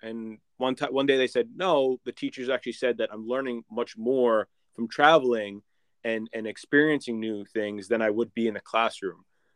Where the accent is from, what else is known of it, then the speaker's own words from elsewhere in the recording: New York, United States; I grew up outside New York City in a very similar area to where you grew up in London